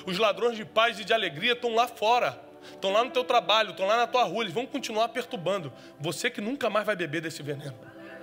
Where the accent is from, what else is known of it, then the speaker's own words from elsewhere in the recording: Rio de Janeiro, Brazil; Eu sou do Rio, hein? Sou perigoso.